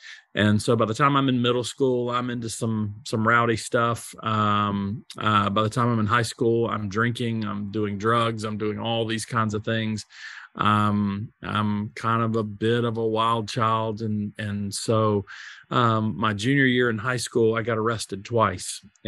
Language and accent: English; North Carolina, United States; I'm from North Carolina, and I come from blue collar, middle class, maybe even lower middle class-ish, something like that, roots.